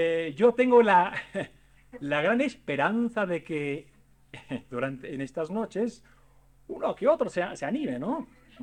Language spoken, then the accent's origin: Spanish; Monterrey, Nuevo León, Mexico; accent: norteño; moved away; also born or lived in Mexico City; yo me fui de México hace 27 años. Me crié, bueno, estuve aquí hasta los 10 años en la capital y después en Monterrey. Por eso tengo este acento norteño.